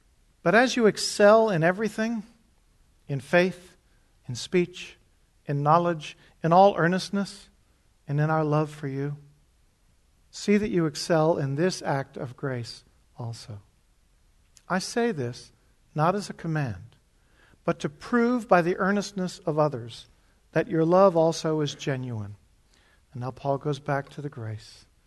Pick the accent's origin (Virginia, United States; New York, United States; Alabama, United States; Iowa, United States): Virginia, United States; Leesburg; I grew up in Leesburg in the 50s and 60s, and a kind of a Leave It to Beaver existence.